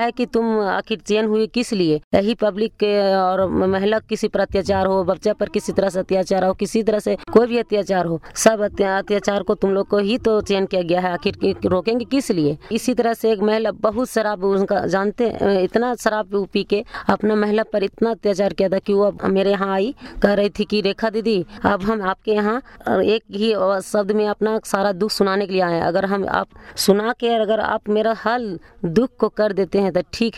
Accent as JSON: {"language": "Hindi", "town": "Ichak", "region": "Jharkhand", "country": "India", "said": "मैं सिलाईचक पंचायत से हूँ, और मेरा इचाक पंचायत का हूँ, और मेरा गांव इचाके है और थाना सिमरिया है, जिला चतरा है।"}